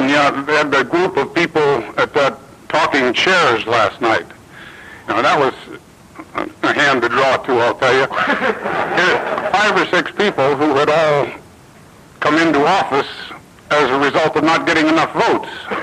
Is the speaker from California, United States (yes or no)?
yes; Hollywood, California, United States; Now, see, I come from the Hollywood area.